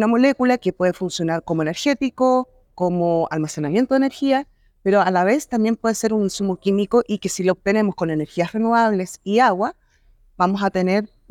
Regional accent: Osorno, Los Lagos, Chile; soy de la ciudad de Osorno, de Chile, que es una ciudad que queda aproximadamente a 1000 kilómetros de Santiago, que es la capital de Chile.

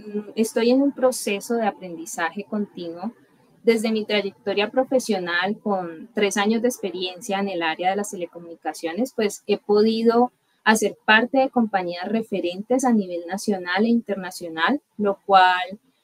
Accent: Valle del Cauca, Colombia; del departamento del Valle del Cauca, de donde soy originaria

